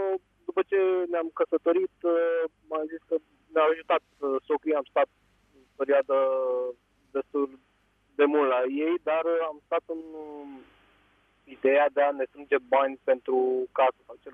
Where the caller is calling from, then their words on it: Bucharest, Romania; sunt din București.